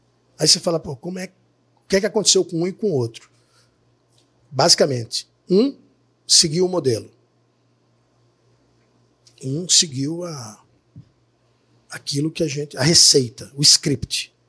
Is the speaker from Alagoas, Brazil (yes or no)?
yes; Maceió, Alagoas, Brazil; eu sou de Maceió.